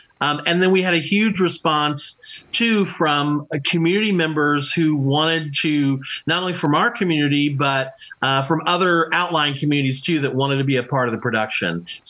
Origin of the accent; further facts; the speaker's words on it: Indiana, United States; So I'm from Central Indiana.